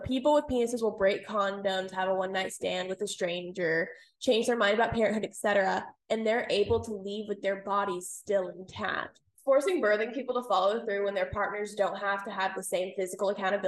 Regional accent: Texas, United States; You know, I'm from Texas, where abortion is banned at the 6-week mark

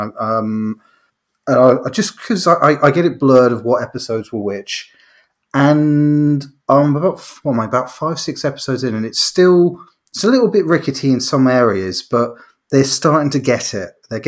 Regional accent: England, United Kingdom; What I had was, because we're from England, people from England will know this.

